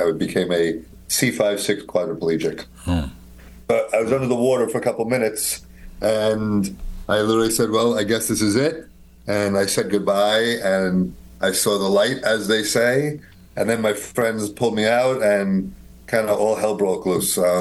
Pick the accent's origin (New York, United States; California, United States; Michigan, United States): New York, United States; New York City; But, you know, I grew up in New York City. I'm 57 last week. Wow, 57 years old, and I grew up...